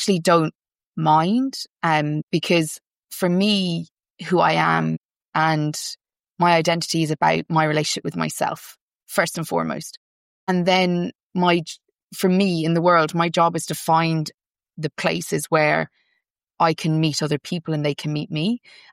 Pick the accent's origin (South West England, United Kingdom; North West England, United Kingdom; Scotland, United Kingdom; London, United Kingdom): London, United Kingdom; now in Ireland; I grew up in the UK, I spent a couple of years in the UK, and in the UK, I was Irish because that was how we understood ourselves growing up in London. Come back to Ireland and I assume I'm Irish, but I'm actually English to the Irish kids, right?